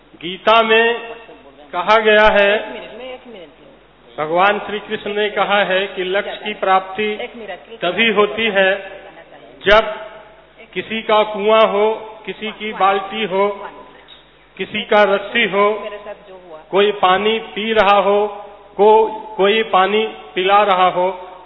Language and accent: Hindi; Patna, Bihar, India; पटना से आया हूँ.